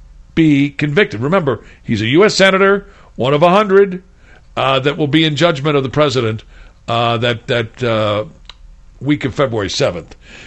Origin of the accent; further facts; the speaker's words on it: Missouri, United States; he's from my home state, believe it or not, from Missouri. Or is it Missouri? I've never figured that out.